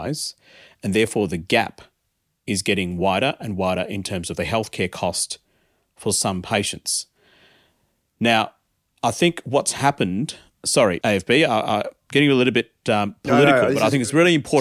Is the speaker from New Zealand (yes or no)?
no; India; born there; I was born in India, but I was raised here.